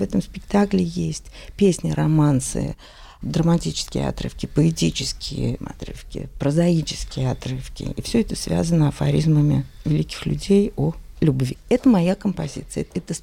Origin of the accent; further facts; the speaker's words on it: Nizhny Novgorod, Nizhny Novgorod Oblast, Russia; Я из Нижнего Новгорода, я окончила Нижегородское театральное училище